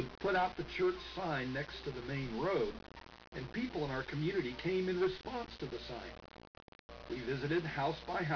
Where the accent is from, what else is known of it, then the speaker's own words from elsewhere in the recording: South Carolina, United States; now in Calgary, Canada; I grew up in South Carolina and I enjoyed the cold and snow for about 20 years.